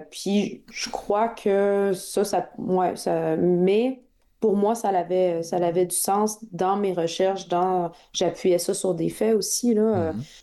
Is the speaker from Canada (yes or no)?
yes; Quebec City, Quebec, Canada; Moi, je viens de Québec.